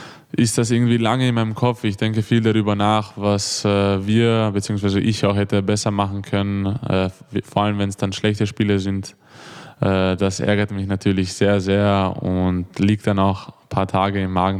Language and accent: German; Vienna, Austria; accent: Viennese; Deswegen freut es mich, wenn ich jetzt wieder ein bisschen meinen Wiener Dialekt habe, weil ich jetzt vom Urlaub gekommen bin.